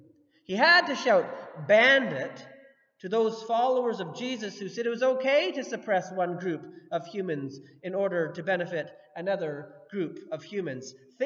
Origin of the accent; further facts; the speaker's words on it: Canada; partly because we're Canadian.